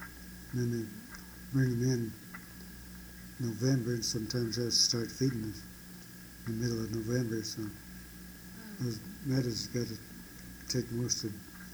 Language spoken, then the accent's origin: English; Sidney, Nebraska, United States; born there; now in Kremmling, United States; Well, I'm … I was born in Sidney, Nebraska, August